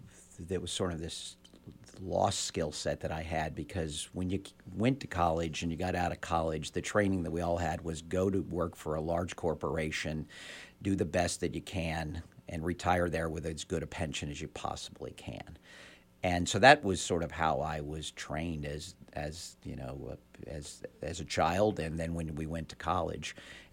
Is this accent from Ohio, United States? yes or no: yes; Middletown, Ohio, United States; also born or lived in Cincinnati, Ohio; I was born in Cincinnati, Ohio in January of 1959. So those trying to do the math, that puts me at 59 years old as of last week. I was raised in Middletown, Ohio.